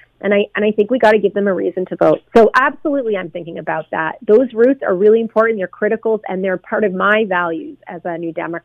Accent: Newfoundland and Labrador, Canada; moved away as an adult; now in Ontario, Canada; I moved to Ontario from Newfoundland, oh my gosh, 30 years ago to go to school, and I stayed here

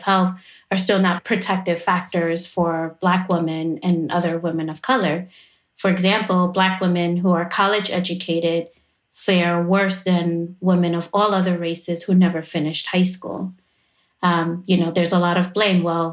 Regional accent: Bronx, New York, United States; that has happened since I was a little girl growing up in the South Bronx.

